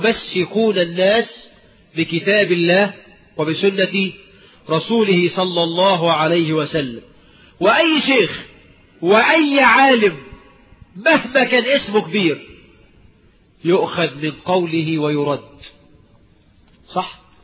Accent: Egypt; أنا مش بالمليا، عندنا في مصر يعني بدل المليا دي مصر

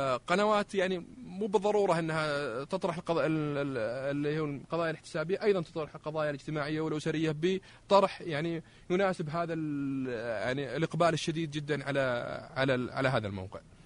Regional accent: Saudi Arabia; أكثر مشاهدين في العالم اليوتيوب عندنا في السعودية

